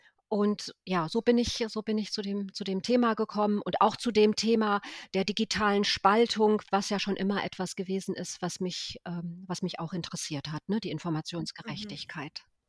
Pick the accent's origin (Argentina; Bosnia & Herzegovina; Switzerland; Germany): Bosnia & Herzegovina; Ich komme ja ursprünglich aus Bosnien.